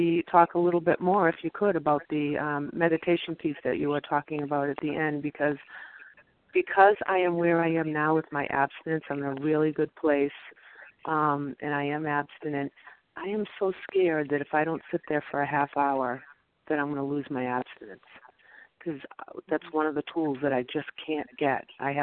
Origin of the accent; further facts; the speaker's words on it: Massachusetts, United States; from Massachusetts.